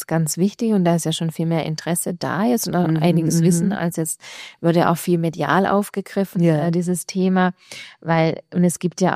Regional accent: Baden-Württemberg, Germany; now in Innsbruck, Austria; ich komme ja aus Baden-Württemberg.

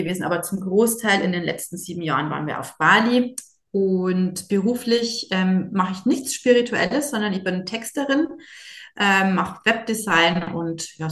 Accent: Bavaria, Germany; moved away as an adult; now in Indonesia; ich komme ursprünglich aus Niederbayern. Ich bin 43 Jahre alt und habe eine Tochter, die wird jetzt bald 9. Und ich lebe mit meiner Tochter auf Bali seit ein bisschen mehr als 7 Jahren.

